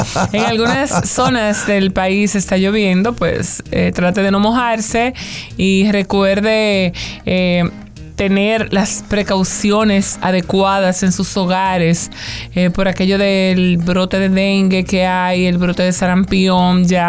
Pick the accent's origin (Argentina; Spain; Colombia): Spain; Bueno, yo soy española